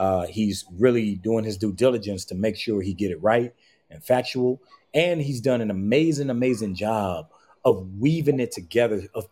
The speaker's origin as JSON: {"language": "English", "town": "St. Matthews", "region": "South Carolina", "country": "United States", "tie": "born or raised there", "said": "I'm going to be telling the Friday Night Lights version of my hometown, St. Matthew, mm-hmm. South Carolina."}